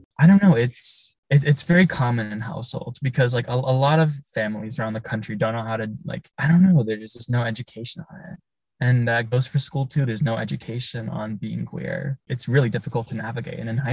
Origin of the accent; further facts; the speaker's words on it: Kenwood, California, United States; I was raised in Kenwood.